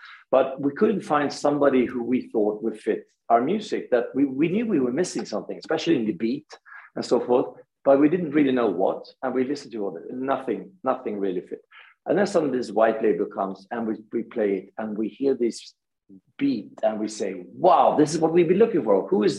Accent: Gothenburg, Västra Götaland, Sweden; I mean, we are from Gothenburg.

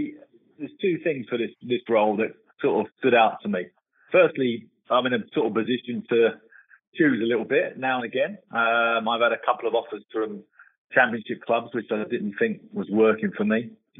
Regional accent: England, United Kingdom; I think as English people and as British people, we think we can't work abroad because of the language.

